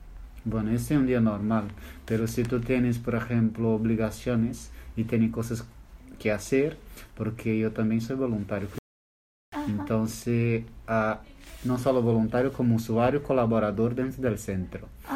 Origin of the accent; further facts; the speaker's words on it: Brazil; Spanish is a second language; now in Madrid, Spain; Soy de Brasil.